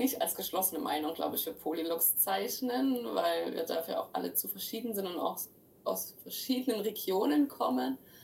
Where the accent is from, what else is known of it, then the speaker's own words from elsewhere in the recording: Saxony, Germany; moved away; Also ich bin selber aus dem Erzgebirge weg, weil es einfach halt als, weiß nicht, linke, irgendwie diversere Person auch nicht geil ist, da zu sein.